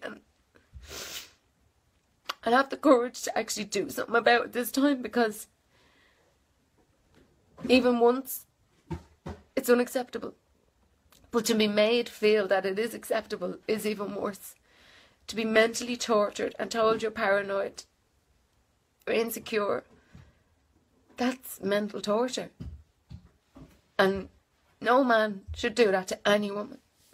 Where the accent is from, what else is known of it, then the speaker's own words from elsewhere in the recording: Dublin, Leinster, Ireland; I'm 26, I'm from Dublin, I have two children.